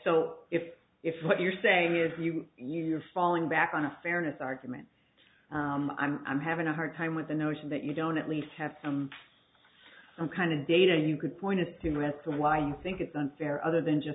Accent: Detroit, Michigan, United States; I grew up in Detroit and I've got family from Detroit

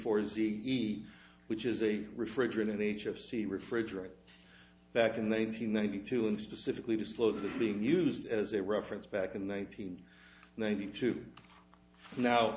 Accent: Wisconsin, United States; I am from Wisconsin, by the way

